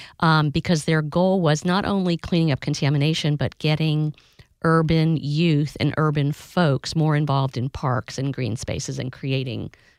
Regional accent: Pennsylvania, United States; So I came from Pennsylvania.

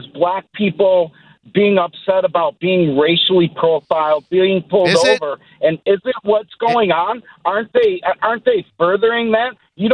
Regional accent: Detroit, Michigan, United States; I'm from Detroit. I grew up in the racial riots of the early, late 60s, early 70s.

